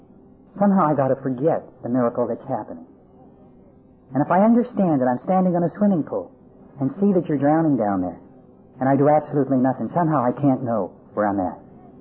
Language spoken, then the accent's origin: English; Pennsylvania, United States; And I grew up in Pennsylvania, and in winter, trees can't have their leaves in the winter